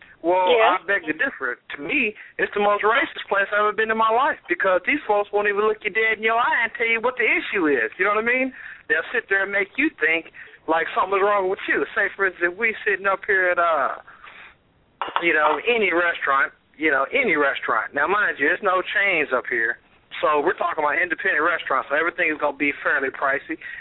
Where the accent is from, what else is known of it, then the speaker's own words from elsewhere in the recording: Tulsa, Oklahoma, United States; I'm from Tulsa, Oklahoma. I still carry my 918 number